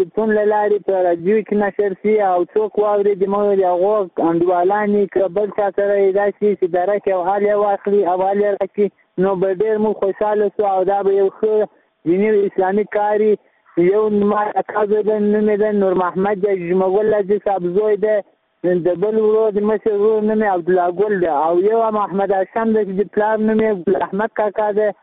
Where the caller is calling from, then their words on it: Ghazni, Afghanistan; زه د غزنی دی ولایت دی واغز ولسوالی د شزدګانو اوسیدم کیم.